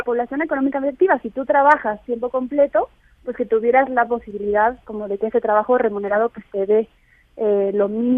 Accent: Mexico; esperamos que como sociedad mexicana

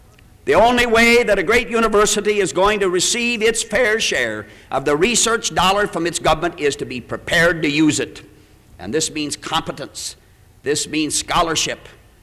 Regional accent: Midwest, United States; born there; and I might add that I was born in the Midwest and live here.

